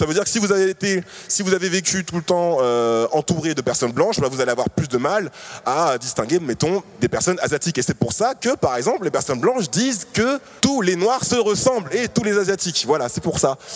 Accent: Paris, Île-de-France, France; also born or lived in Martinique; Je suis né en Martinique, je vis à Paris depuis que j'ai 6 ans

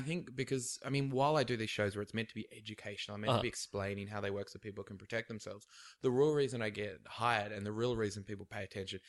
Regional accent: Preston, North West England, United Kingdom; I'm the nerd from Preston who saw that movie four times.

